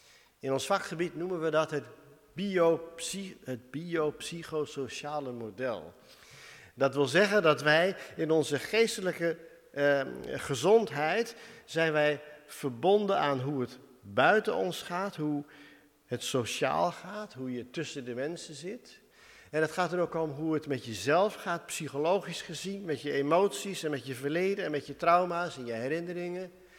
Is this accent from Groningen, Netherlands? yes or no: yes; Winschoten, Groningen, Netherlands; we zijn samen opgegroeid in Winschoten.